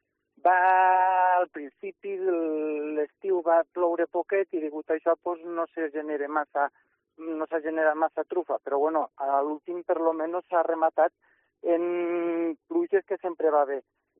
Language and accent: Catalan; Culla, Valencian Community, Spain; jo soc de Culla i quasi està feo, però val la pena fer la visita